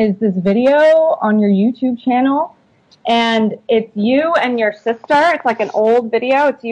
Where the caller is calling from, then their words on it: Brooklyn, New York, United States; I'm calling from Brooklyn, New York, but not Williamsburg, thankfully.